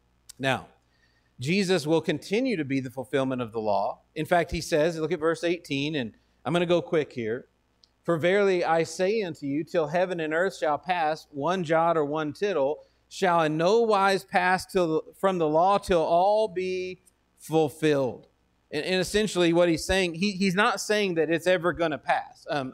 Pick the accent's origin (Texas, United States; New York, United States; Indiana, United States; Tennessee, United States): Texas, United States; Well, I'm from Texas. The state of Texas is pretty big.